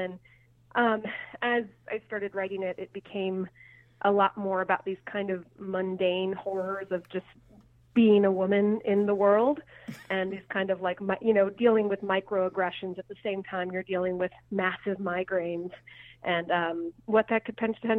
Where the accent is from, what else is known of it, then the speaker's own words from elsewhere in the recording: Chicago, Illinois, United States; So I grew up in Chicago, but I've been back in Chicago professionally for about 10-ish years.